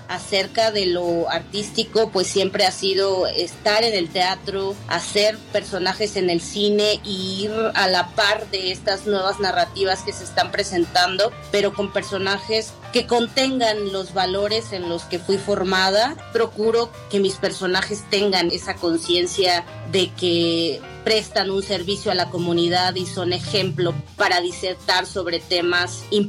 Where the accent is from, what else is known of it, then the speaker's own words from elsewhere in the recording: Miahuatlán, Oaxaca, Mexico; Hola a todos, a todas. Vengo de la Sierra Sur del estado de Oaxaca. Crecí en una pequeña comunidad en el mercado de Miahuatlán.